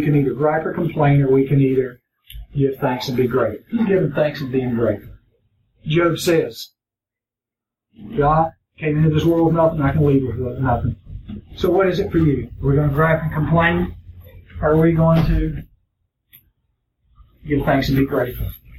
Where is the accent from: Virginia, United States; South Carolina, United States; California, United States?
Virginia, United States; He grew up in country like me. I'm from Giles.